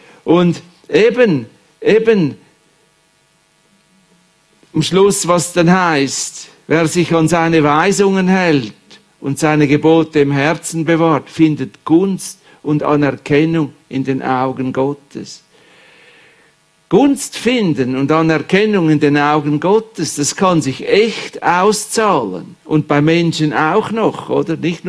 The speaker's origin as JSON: {"language": "German", "country": "Switzerland", "said": "Und das hat ja bei uns in der Schweiz einen ganz schlechten Namen, das Wohlstandsevangelium."}